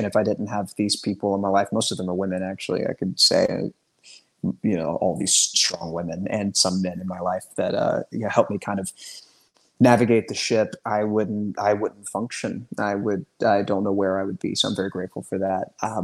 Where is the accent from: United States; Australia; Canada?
United States; the South; And again, like I'm from the South, she's from the South.